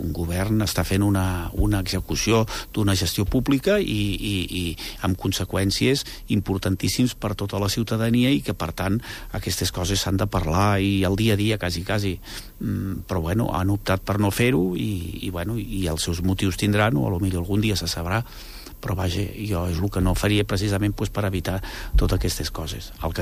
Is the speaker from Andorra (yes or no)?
yes; Andorra; com a andorrans no ho podem deixar passar